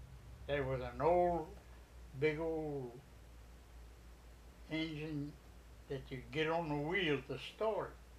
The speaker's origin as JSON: {"language": "English", "region": "Coahuila", "country": "Mexico", "said": "I don't know exactly where I was born, but I came from Coahuila."}